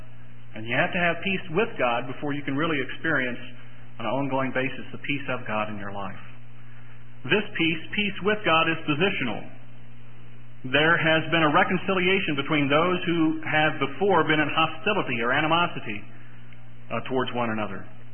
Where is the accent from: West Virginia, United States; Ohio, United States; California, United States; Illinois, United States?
West Virginia, United States; we heard it a lot growing up in West Virginia